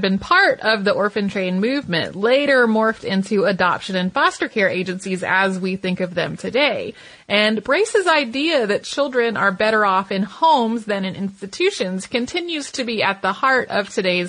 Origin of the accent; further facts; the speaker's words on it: Santa Fe, New Mexico, United States; Growing up in Santa Fe with my dad curating a Navajo museum has affected my life in so many ways.